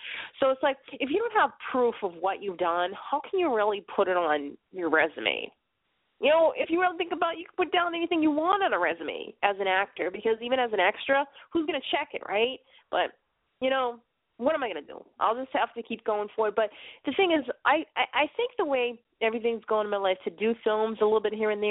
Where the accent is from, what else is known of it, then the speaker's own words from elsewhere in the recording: Boston, Massachusetts, United States; now in Maine, United States; I'm up here in Maine, and the thing is, you know, I come from Boston, so it's like everybody's like looking at me.